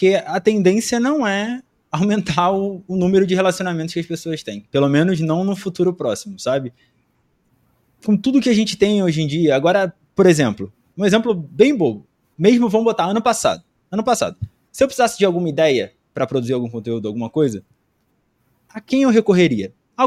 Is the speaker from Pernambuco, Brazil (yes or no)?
no; Rio de Janeiro, Brazil; now in São Paulo, Brazil; eu sou do Rio. Eu não conheço ninguém em São Paulo, né? Ninguém. Uhum. Não fui criado aqui